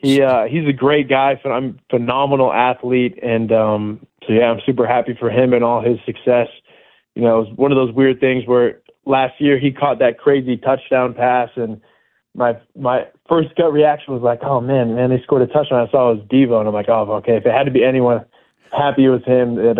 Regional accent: Poway, California, United States; born or raised there

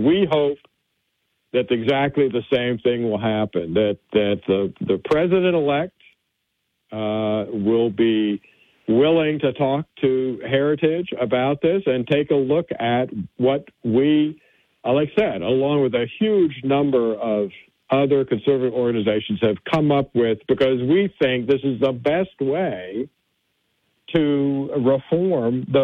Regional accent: Alabama, United States; It's a typical name for somebody from a nearby state, since I was born and raised in Alabama.

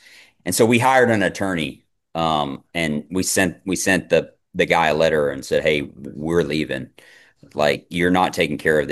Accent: Texas, United States; And growing up in Texas, like we had tarantulas. We had big black widows. We had brown recluse spiders.

